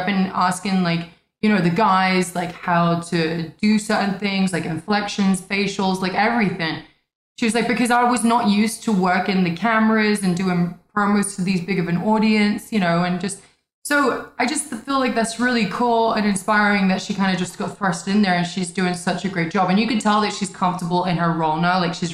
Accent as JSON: {"language": "English", "country": "United Kingdom", "said": "But people assume because we're both British, right?"}